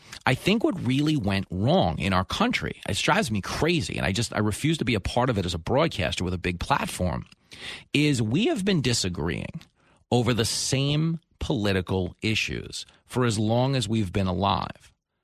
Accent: United States; I'm not joking because I'm a Republican. I'm joking because I'm an American.

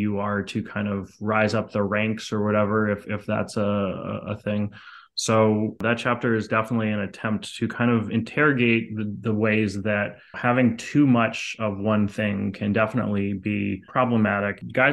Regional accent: Montreal, Quebec, Canada; I grew up in Canada in Montreal, which is a very artsy city.

